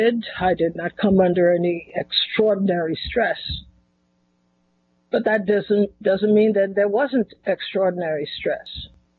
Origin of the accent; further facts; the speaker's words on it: Trinidad & Tobago; when I was growing up in Trinidad